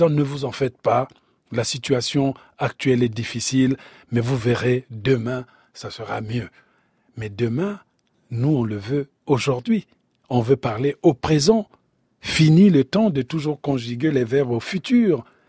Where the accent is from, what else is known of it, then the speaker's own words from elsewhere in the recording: Republic of the Congo; quand j'étais petit au Congo-Brazzaville